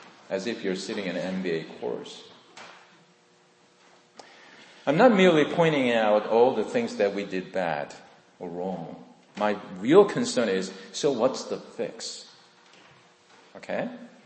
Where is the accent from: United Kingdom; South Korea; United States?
South Korea; English is a second language; moved away; It was back in South Korea, 1970s. I was in my college, in my hometown, in my home church.